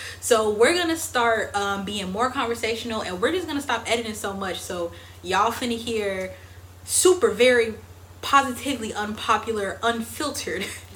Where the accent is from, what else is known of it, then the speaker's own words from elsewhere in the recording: Palatine, Illinois, United States; And I am from the Midwest. I just say Chicago, but if the Chicago people knew me, I was from Palatine.